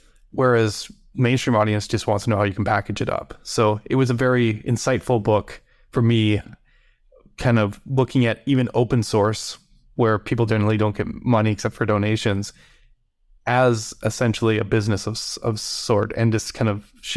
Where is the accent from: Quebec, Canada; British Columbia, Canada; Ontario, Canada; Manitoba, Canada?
British Columbia, Canada; Vancouver; now in United States; I'm from Vancouver, BC, even though now I'm in California, and we had like the mountains, the coastal mountains and stuff, and we'd always kind of venture into those every week.